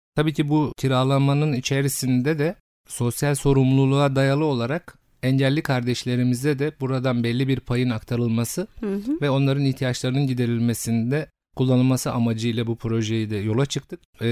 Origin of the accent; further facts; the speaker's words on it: Keşan, Edirne, Turkey; also born or lived in İpsala; Ben 1972 Edirne'li İpsala ilçesi doğumluyum. İlk ortaokul ve liseyi Keşan'da bitirdim.